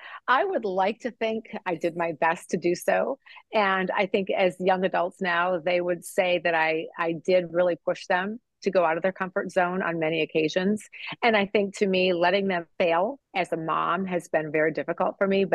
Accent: Ohio, United States; moved away as an adult; now in Boston, United States; So I decided from my home state of Ohio that I would move and apply to graduate school and ended up in Boston.

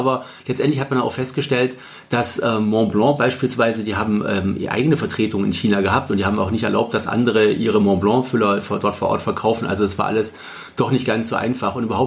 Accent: Triberg, Baden-Württemberg, Germany; Ich komme eigentlich aus dem Schwarzwald, aus einem kleinen Dorf, aus Triberg im Schwarzwald mit 5000 Einwohnern.

